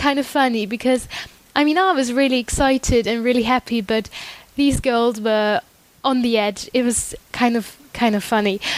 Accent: Germany; I'm from Germany

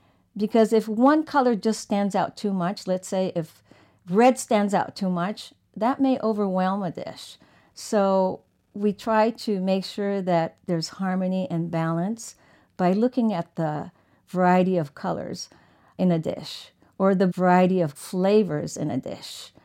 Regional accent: New York, United States; born there; also born or lived in San Francisco / Tokyo / Mexico / Kamakura; I was born in New York, and we basically moved back and forth like migrating birds every 3 to 5 years across the Pacific, San Francisco, Tokyo, Mexico, Kamakura, and Los Angeles.

